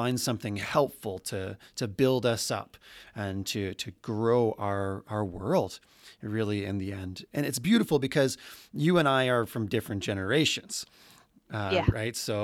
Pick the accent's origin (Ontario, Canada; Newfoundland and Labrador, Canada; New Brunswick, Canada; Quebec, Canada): New Brunswick, Canada; moved away as an adult; also born or lived in Saskatchewan; now in Alberta, Canada; Yeah, I'm from the East Coast of Canada. So I'm from New Brunswick. So I have some East Coast blood in me. Grew up there my entire life till I was old enough to fly the coop.